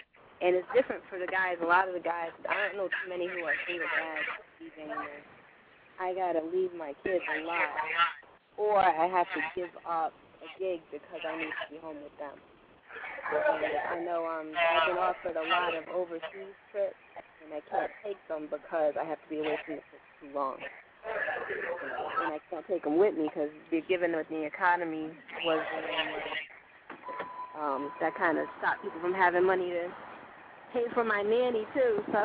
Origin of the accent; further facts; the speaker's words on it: Rhode Island, United States; Sorry, Atlanta people, but I'm from Rhode Island. I can't deal with this frozen seafood, man.